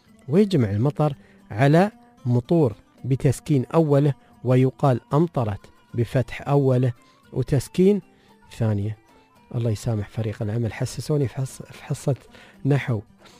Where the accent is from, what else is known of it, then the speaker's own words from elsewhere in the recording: Dubai, United Arab Emirates; اللي يانا اليوم نحن عندنا في دبي تقريبا انفاف